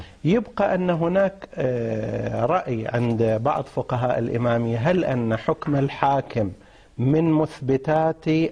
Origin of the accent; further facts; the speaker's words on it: Qatif, Eastern Province, Saudi Arabia; الصحيح هو أنه عندنا في القطيف مثلا وفي الأحساء يوجد علماء كبار يذهب إليهم الشهود.